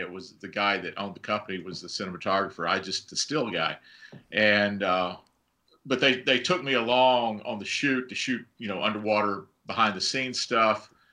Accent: Arkansas, United States; I wanted to learn how to dive, which I don't know where I got that from growing up in Arkansas.

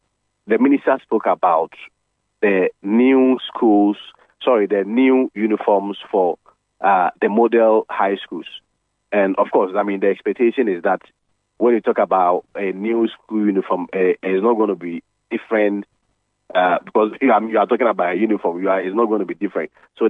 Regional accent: Domiabra, Ghana; if you come to my hometown, Domiabra, for instance, and you build a school in the center of the town

